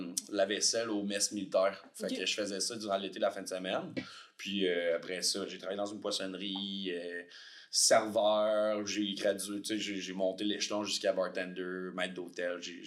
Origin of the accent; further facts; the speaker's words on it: Quebec City, Quebec, Canada; j'ai 33 ans, je viens de Québec.